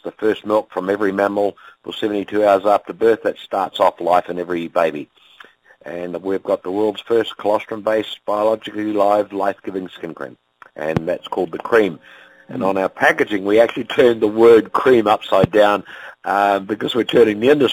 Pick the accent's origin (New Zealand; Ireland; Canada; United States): New Zealand; born from Swiss immigrant parents into New Zealand, so my bloodline is 100% Swiss, but a Kiwi through and through, born and raised in New Zealand, in rural agriculture on a farm